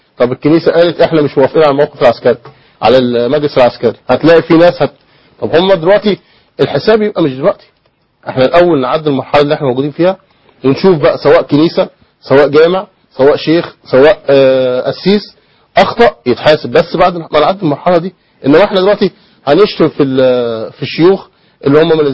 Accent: Shubra, Cairo Governorate, Egypt; انا من شبرا واخد بال حضرتك والشارع اللي احنا فيه يعني في نصارى كتير

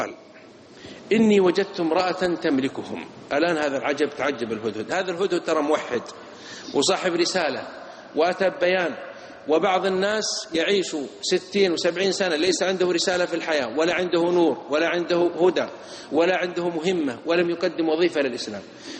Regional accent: Saudi Arabia

